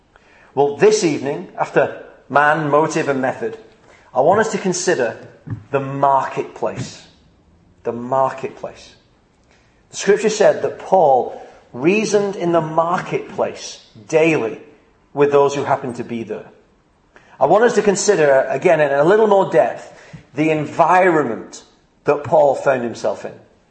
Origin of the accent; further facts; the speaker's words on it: Wigan, North West England, United Kingdom; When I was a little boy growing up in Wigan